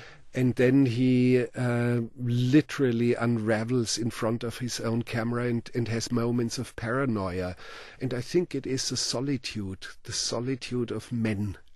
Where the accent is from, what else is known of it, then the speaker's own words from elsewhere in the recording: Germany; accent: German; English is a second language; and with my thick German accent I said, no, I will direct this movie.